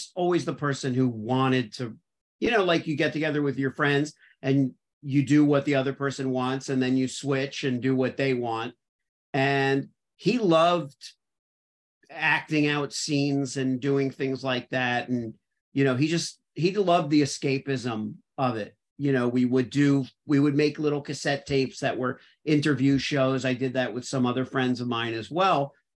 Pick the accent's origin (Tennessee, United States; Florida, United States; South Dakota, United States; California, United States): Florida, United States; Miami Beach; Okay, well, growing up in Miami Beach was kind of idyllic. In the sense that I didn't know anything else.